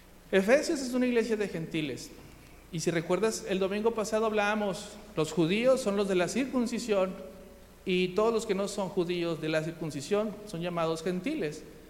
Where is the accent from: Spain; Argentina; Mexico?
Argentina; accent: Argentine; Si sos, iba a hablar como argentino.